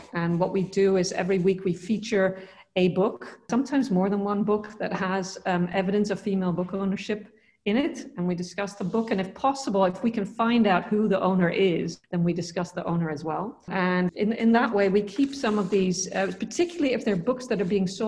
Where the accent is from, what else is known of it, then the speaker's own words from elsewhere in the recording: Netherlands; English is a second language; also born or lived in Texas; now in United States; I've been here for 20 years, which is a really long time. I'm originally from the Netherlands. I did a PhD in Texas.